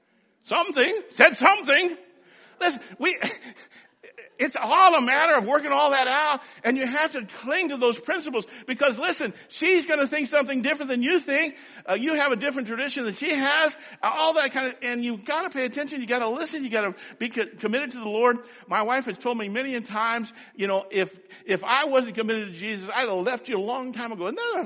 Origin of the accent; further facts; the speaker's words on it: Fort Walton Beach, Florida, United States; I'm from Fort Walton. I don't know a whole lot of stuff in Montgomery.